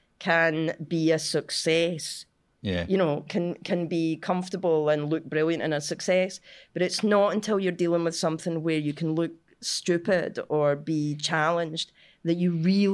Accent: Cumbernauld, Scotland, United Kingdom; which is unusual because I'm from Cumbernauld.

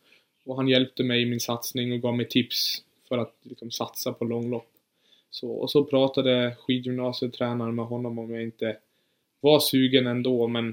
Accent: Dalarna County, Sweden; also born or lived in Germany; Jag är född i Tyskland faktiskt, men flyttade hit när jag var 4 år. Så jag har typ bott här hela mitt liv.

